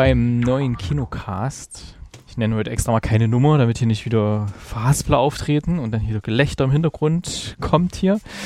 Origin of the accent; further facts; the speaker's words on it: East Germany, Germany; Also das lief bei uns im Osten damals immer, im DDR-Fernsehen sogar.